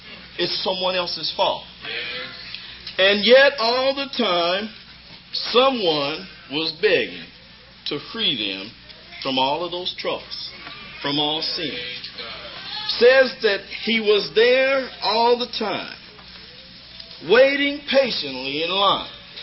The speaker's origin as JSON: {"language": "English", "town": "Wichita", "region": "Kansas", "country": "United States", "said": "I'm from Wichita, Kansas."}